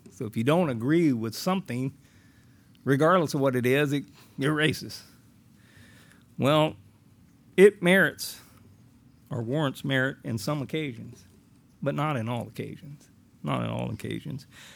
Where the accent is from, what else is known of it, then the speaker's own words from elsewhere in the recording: the South, United States; I mean, growing up in the South, I grew up in an area that was very much racist.